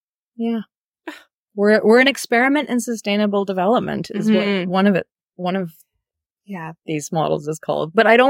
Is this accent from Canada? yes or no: yes; Waterloo, Ontario, Canada; also born or lived in Ottawa; I was born in Ottawa and then we moved when I was seven to Waterloo. So I grew up in Kitchener-Waterloo.